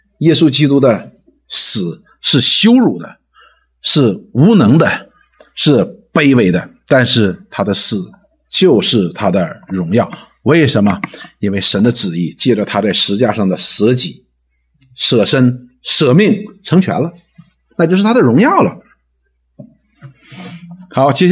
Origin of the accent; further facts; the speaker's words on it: China; 什么叫大哉？就是我们中国人通常讲的呜呀，太惊奇了